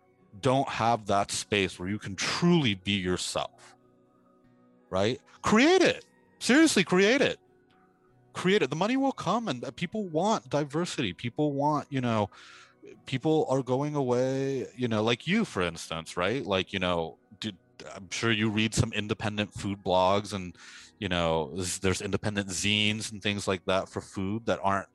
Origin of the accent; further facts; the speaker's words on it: Miami, Florida, United States; Growing up in Miami, which is like, I think now reaching almost 70% Hispanic or Latino, that's the norm.